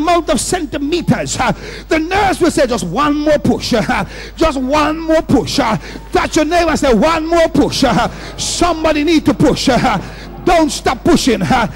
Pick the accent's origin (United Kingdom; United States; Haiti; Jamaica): Jamaica; I had to say, I'm from Jamaica. If you can push, I can push better than you.